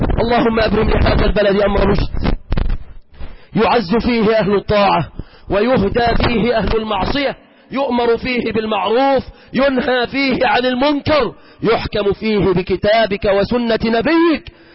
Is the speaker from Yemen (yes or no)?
no; Egypt